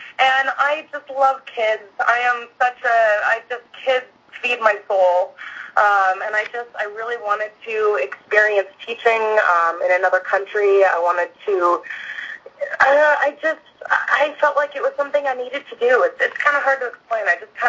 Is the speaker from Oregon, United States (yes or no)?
yes; Portland, Oregon, United States; moved away as an adult; now in Busan, South Korea; I'm from Portland, Oregon.